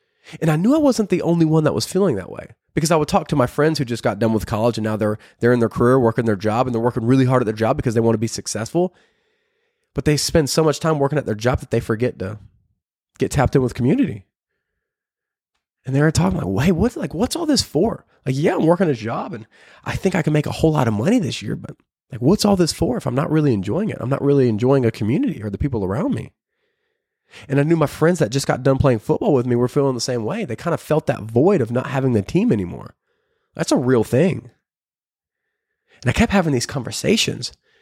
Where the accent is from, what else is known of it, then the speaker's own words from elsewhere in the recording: Peachtree City, Georgia, United States; also born or lived in Buford; I grew up in Peachtree City, Georgia, and moved to Buford. And that's where I went to high school.